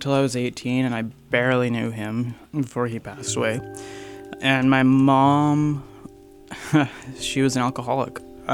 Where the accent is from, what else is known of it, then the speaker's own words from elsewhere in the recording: Kimberley, British Columbia, Canada; So I grew up out in the East Kootenays, Kimberley, Cranbrook area.